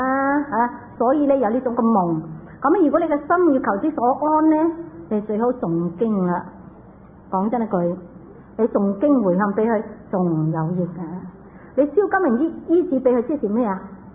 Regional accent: China; 是我们中国人才说报梦

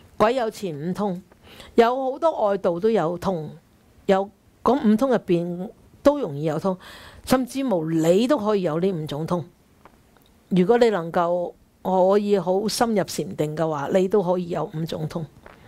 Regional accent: Guangdong, China; 我們廣東人神神地的

